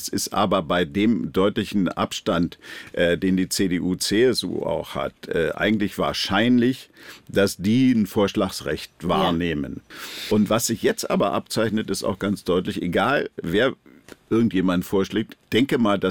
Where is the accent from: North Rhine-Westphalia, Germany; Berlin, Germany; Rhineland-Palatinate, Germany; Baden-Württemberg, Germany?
Berlin, Germany; was ich in Berlin habe. Also das ist meine Heimat, das ist meine Stadt